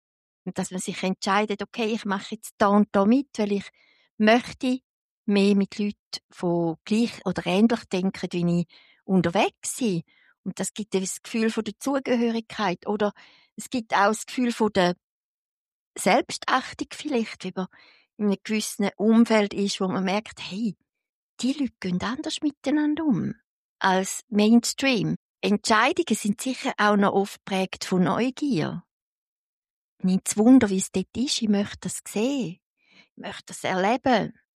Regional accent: Switzerland; gerade wir als Schweizer, die in einem wirklich gut organisierten Land sind

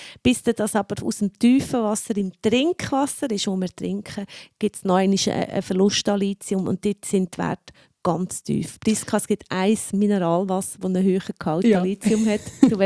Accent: Dagmersellen, Lucerne, Switzerland; Also dort hat man zum Beispiel den höchsten Wert in Pfaffnau, das ist übrigens die Nachbargemeinde von meiner Heimat, Dagmersellen, gefunden

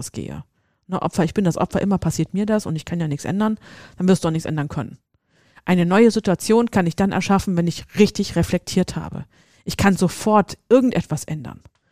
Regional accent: Hesse, Germany; accent: Hessian; obwohl ich es eigentlich mit meinem hessischen Dialekt einfach nur spaßig gemeint habe.

